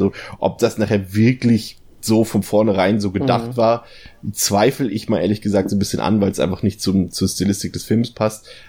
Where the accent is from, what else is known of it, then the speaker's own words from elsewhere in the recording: East Germany, Germany; aber ich komme ja aus dem Osten